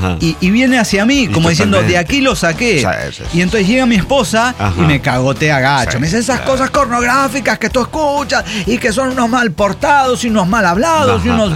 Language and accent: Spanish; San Luis Potosí, Mexico; Yo soy de San Luis Potosí.